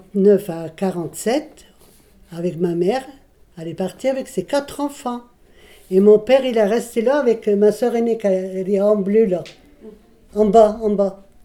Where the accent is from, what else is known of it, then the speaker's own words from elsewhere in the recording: France; born there; me sens française et polonaise à la fois. Ils ne disent pas que je suis polonaise, je suis d'origine polonaise, mais je suis née en France.